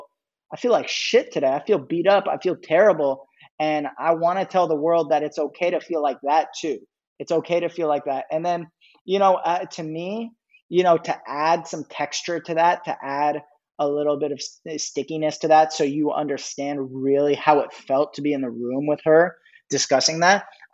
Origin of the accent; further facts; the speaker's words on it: San Francisco Bay Area, California, United States; growing up in the Bay Area, being born and raised here, hip hop has been a elemental part of our upbringing.